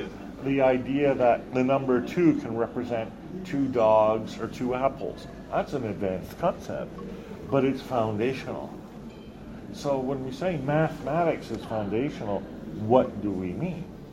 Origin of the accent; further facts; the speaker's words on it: Canada; And I'm sort of sitting there, you know, as the Canadian guy, wait, what?